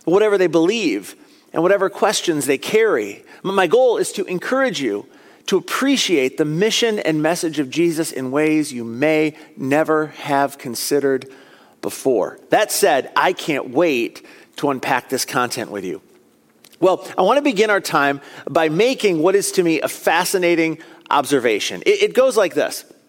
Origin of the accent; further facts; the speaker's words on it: Michigan, United States; Like many of you, I grew up right here in West Michigan.